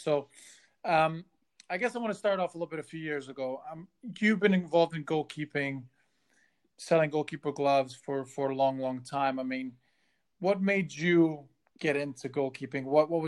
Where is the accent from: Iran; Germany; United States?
Germany; I grew up in Germany